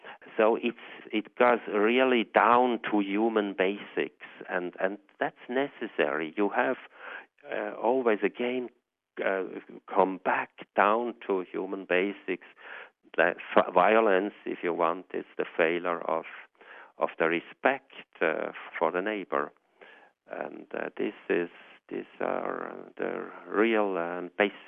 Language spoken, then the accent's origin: English; Switzerland; English is a second language; now in Australia; So you see me here anyway. I'm from Europe, from Switzerland. So I have been attracted here.